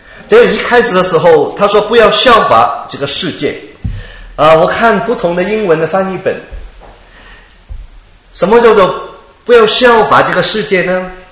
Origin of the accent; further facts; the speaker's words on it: China; 我们中国人吃饭是怎么吃的？不是现在哈，过去我们中国文化哈，我们吃饭是怎么吃的？